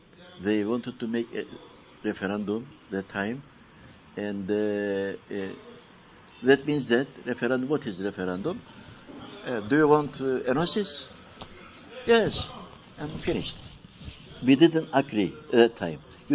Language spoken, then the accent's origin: English; Cyprus; I'm from Cyprus. So we say Cypriot, but if you ask me, what Cyprus? How Cyprus? Turkish Cyprus, Turkish Cypriot